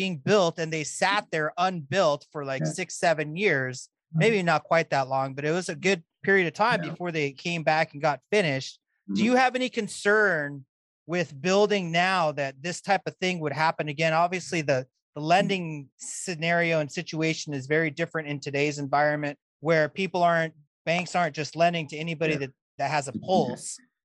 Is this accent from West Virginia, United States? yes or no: no; Phoenix, Arizona, United States; I'm from Phoenix. I live in Phoenix.